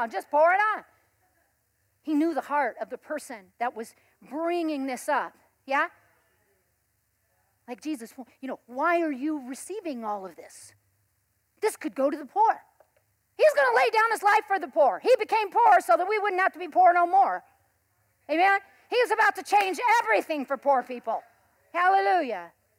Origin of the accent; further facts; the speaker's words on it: Modesto, California, United States; I was the poorest girl in town, pretty much. I grew up in South Modesto.